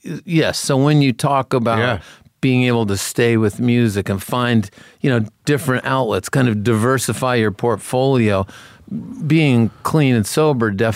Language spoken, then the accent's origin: English; Concord, New Hampshire, United States; Concord, New Hampshire.